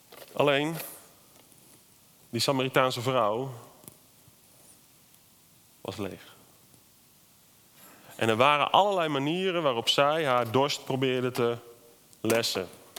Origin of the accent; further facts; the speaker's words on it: Netherlands; En wij vinden dat als Nederlanders denk ik heel lekker.